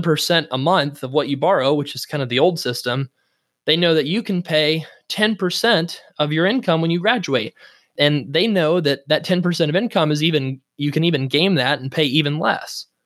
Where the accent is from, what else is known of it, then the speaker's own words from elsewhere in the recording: Florida, United States; That's hurtful to me. I'm from Florida. I love Florida.